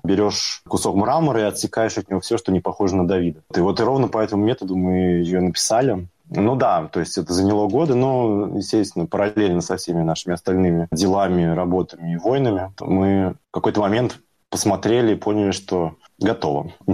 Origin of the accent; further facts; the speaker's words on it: Penza, Penza Oblast, Russia; Свои сэмплы я записал в родном городе Пенза в 97-м году.